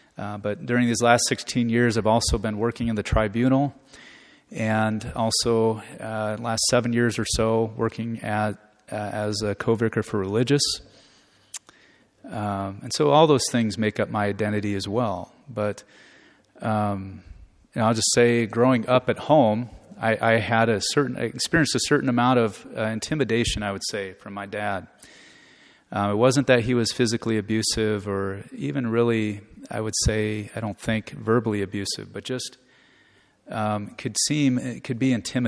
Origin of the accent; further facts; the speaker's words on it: Omaha, Nebraska, United States; I grew up in Omaha, went to Millard South, went to Iowa State University for 1 year